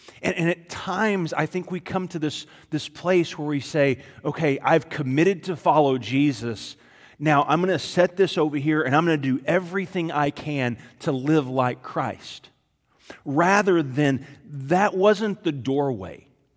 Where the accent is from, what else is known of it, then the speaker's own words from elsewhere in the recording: Texas, United States; Now, growing up as a Texan, there is only one way to answer that question.